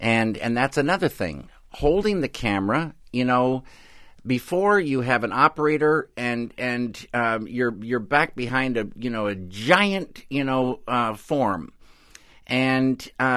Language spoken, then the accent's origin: English; Pacific Northwest, United States; And I had always thought, growing up in the Northwest, that it was something I loved